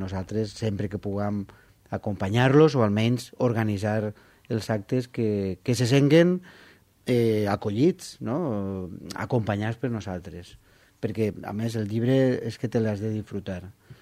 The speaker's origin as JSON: {"language": "Catalan", "town": "Valencia", "region": "Valencian Community", "country": "Spain", "said": "jo soc de València."}